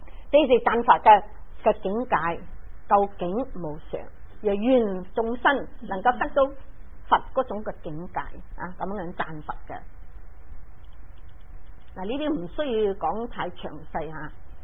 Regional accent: China; 男人就好少买花供，就我哋中国人嚟讲吓，好少买花。

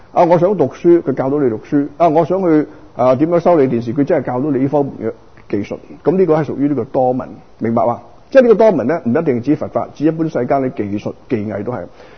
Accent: China; 這個我哋中國人咧有句説話非常之好嘅

